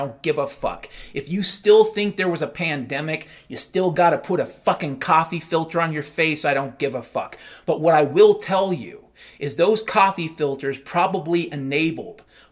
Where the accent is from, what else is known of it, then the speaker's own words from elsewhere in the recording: Ireland; And I said, yeah, I'm Irish.